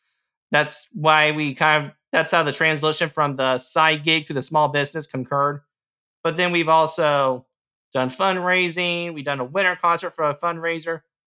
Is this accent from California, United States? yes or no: no; Owensburg, Indiana, United States; I'm from Owensburg, Indiana